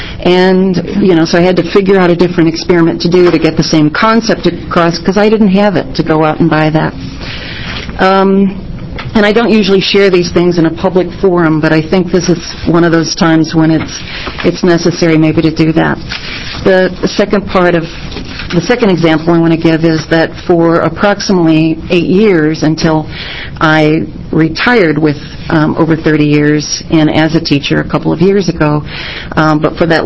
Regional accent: Portland, Oregon, United States; I'm also from Portland, and I'm representing the Mount Hood Community College Part-Time Faculty and Tutor Association.

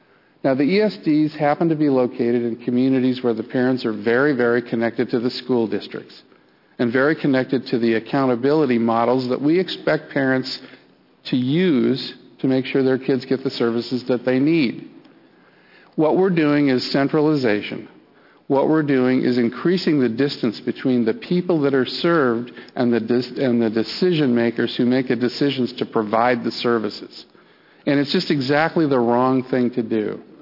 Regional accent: Bend, Oregon, United States; I grew up in Bend when it was a small community. My parents were teachers in Bend for 30 years.

